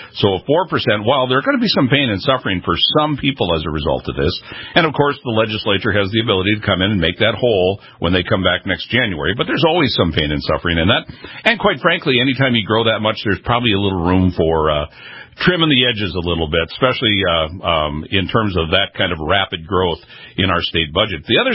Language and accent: English; Douglas, North Dakota, United States; I grew up in this country or in this state. I grew up in Douglas, North Dakota. I've tracked the economy, especially in western North Dakota